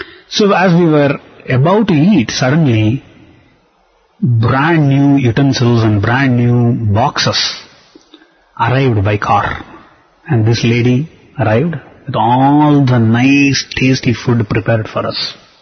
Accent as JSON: {"language": "English", "country": "India", "tie": "born or raised there", "said": "those of us who are growing up in India, we are so spoiled by the taste of the food here."}